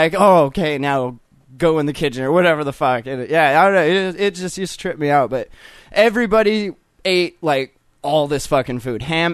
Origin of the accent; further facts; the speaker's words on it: United States; That I'm American, and if there's still food and I have no more room